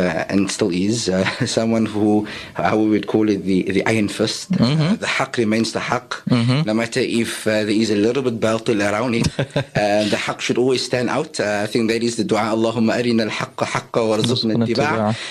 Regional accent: Cape Town, Western Cape, South Africa; I was born in the area of Colorado Park in Mitchell's Plain.

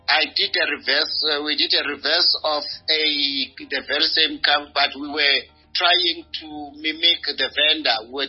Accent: South Africa; it kind of brought a sense of humor as South African. Because one thing that I love about my country, which I will never trade it for anything

